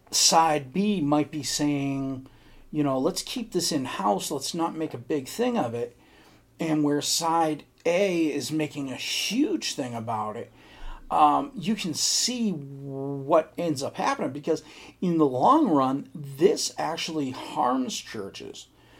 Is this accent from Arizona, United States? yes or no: no; Boston, Massachusetts, United States; also born or lived in Missouri; I'm a Northeast guy. I'm a Northerner, born and bred Bostonian.